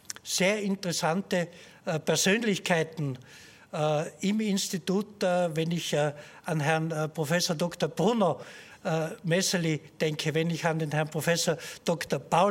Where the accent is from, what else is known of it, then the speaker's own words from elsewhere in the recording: Innsbruck, Tyrol, Austria; Und unsere Freude und unser Stolz als Tiroler, als Innsbrucker ist es, dass dieses ständige Sekretariat hier in Innsbruck angesiedelt ist